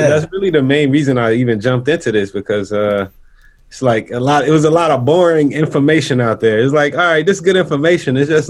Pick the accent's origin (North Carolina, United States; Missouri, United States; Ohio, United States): Missouri, United States; St. Louis; I'm from St. Louis, so … was just getting popular around that time.